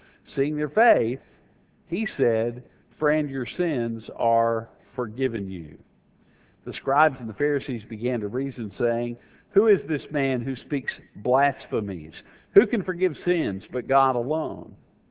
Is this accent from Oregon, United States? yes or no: no; Okmulgee, Oklahoma, United States; In addition, that was in my hometown of Okmulgee, Oklahoma.